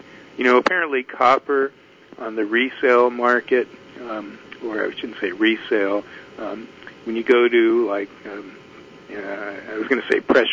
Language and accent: English; Palos Verdes, California, United States; Now, I know I grew up in Palos Verdes, and over by Portuguese Bend, where I guess it's Palos Verdes Drive East, the road is really moving